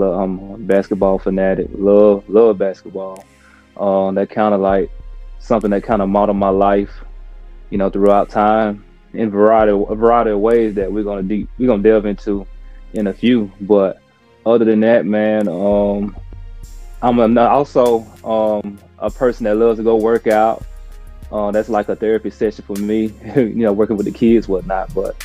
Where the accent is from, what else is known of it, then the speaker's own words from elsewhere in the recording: Foxworth, Mississippi, United States; I'm from Foxworth, Mississippi.